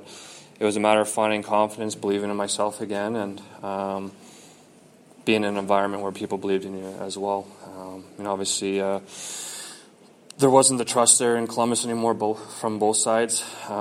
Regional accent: Toronto, Ontario, Canada; So I was the first guy on the plane waiting to head to Toronto, actually, my hometown.

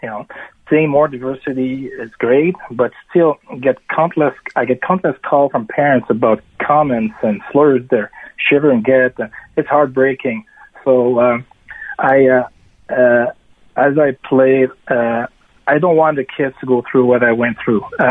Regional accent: Quebec City, Quebec, Canada; like any other kid that growing up in Canada or Quebec City, like I was

